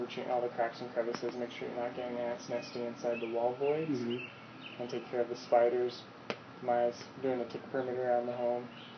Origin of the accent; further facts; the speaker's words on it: Queens, New York, United States; No, that's cool. I'm just from Queens.